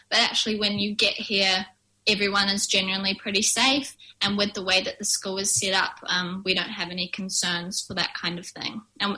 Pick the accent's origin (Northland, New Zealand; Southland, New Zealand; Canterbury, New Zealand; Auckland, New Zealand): Auckland, New Zealand; Devonport; now in United Kingdom; We're both from Auckland on the North Shore. More specifically, we come from Devonport, which is a nice little part of the peninsula.